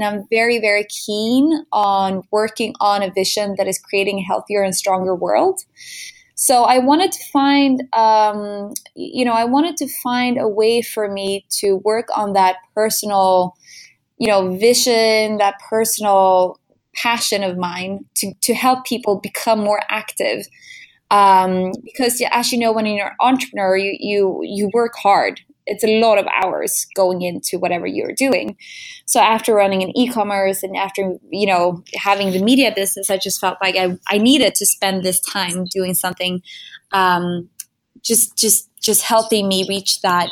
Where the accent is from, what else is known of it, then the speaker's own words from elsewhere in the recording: Stockholm, Stockholm County, Sweden; English is a second language; Born and raised in Stockholm, my first business was in e-commerce